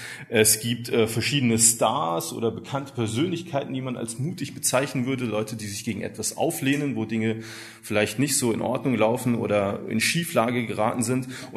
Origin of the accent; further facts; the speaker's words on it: Hesse, Germany; now in Görlitz, Germany; Ich bin seit 12 Jahren Görlitzer. Bin gebürtiger Hesse. Da habe ich die meiste Zeit meines Lebens gelebt. Da bin ich groß geworden. Meine Eltern sind Christen